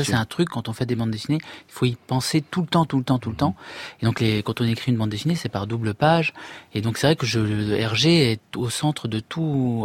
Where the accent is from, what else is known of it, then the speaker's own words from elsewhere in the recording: Belgium; accent: Belgian; Il est bien mon accent belge